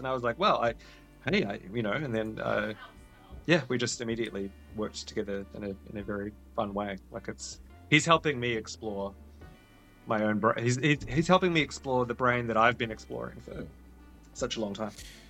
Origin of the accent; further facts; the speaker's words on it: New Zealand; now in Australia; I live in Australia now with my wife and son and too many cats. I come from New Zealand.